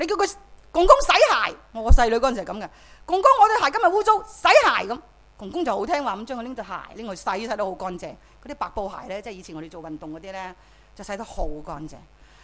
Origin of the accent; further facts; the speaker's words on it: Chaozhou, Guangdong, China; 我是潮州人